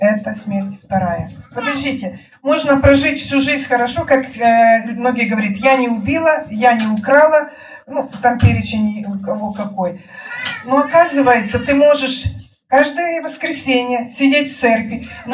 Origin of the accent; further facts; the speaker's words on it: Georgia; От того, что я, знаете, грузин